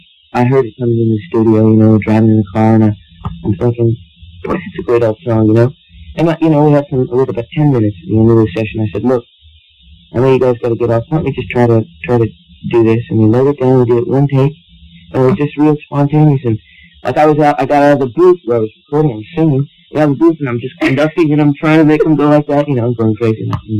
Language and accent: English; United States; Well, you know, I'm an American, so I mean, I've seen more of America.